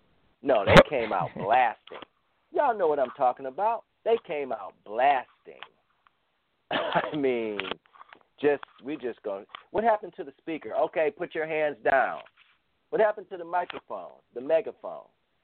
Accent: Cleveland, Ohio, United States; I'm born and raised in Cleveland, Ohio. I'm a Cleveland inner city kid at heart, and always will be.

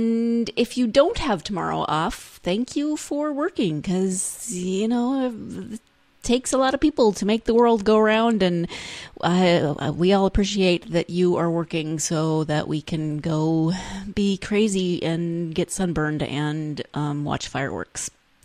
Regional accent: Montana, United States; It's very different from my own childhood growing up in Montana, in rural Montana

